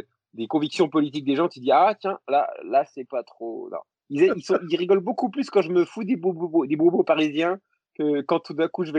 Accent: Grand Est, France; Tu sais, moi, je suis lorrain

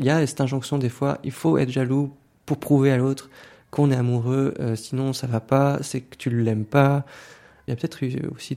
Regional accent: Valais, Switzerland; j'ai 31 ans maintenant. J'ai grandi dans le Chablais valaisan. J'ai grandi dans une famille d'immigrés de l'ouest de l'Europe, donc Portugal et Espagne. Donc avec vraiment des valeurs très chrétiennes.

